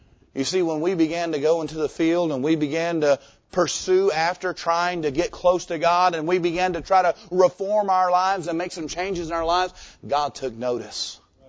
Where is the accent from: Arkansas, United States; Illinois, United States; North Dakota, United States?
Arkansas, United States; Little Rock; I was raised in Little Rock my whole life. We lived just outside of the city limits. We were right there on Lawson Road off Colonel Glenn. I was in Little Rock my whole life.